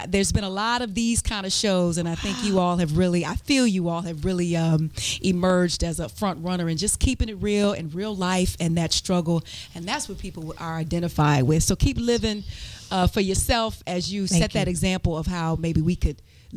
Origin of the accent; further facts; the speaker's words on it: Detroit, Michigan, United States; I'm originally from Detroit, baby.